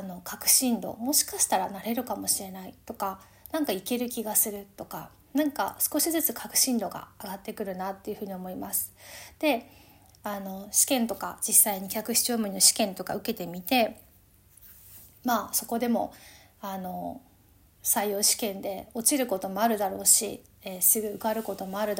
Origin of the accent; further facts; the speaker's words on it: Shiga, Japan; 私は滋賀県の生まれなんですけれども、小さなというか田舎の町で生まれ育ったので、周りにあんまり英語とかを話せるような環境とかはなかったんですけど、